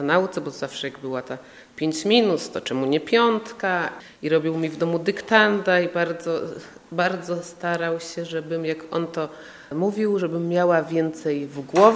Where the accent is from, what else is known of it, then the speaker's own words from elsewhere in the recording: Poznań, Greater Poland Voivodeship, Poland; czuję się jedną nogą świnoujszczanką, jedną koninianką, no i sercem poznanianką, gdyż tu się urodziłam, jak moi rodzice się poznali na studiach w Poznaniu i ja i mój syn już jesteśmy rodowitymi poznaniakami.